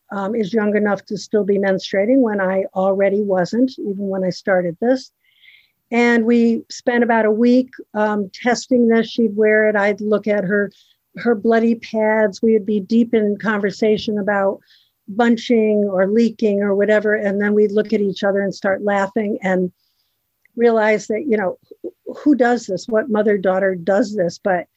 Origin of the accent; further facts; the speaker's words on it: United States; I just assumed being an American, middle class woman that, you know, everybody has a way to buy tampons or pads or something.